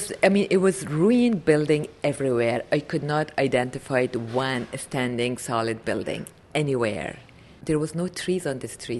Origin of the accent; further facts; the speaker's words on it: Kabul, Afghanistan; English is a second language; Afghans were all not very, very wealthy. We are like kind of a middle class, you know, had comfortable life.